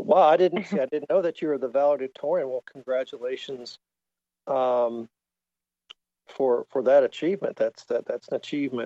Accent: Texas, United States; I'm from the South Texas area.

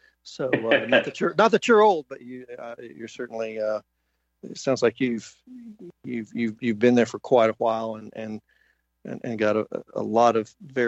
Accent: Texas, United States; Now, I'm from Texas, and I'm a knuckle dragger.

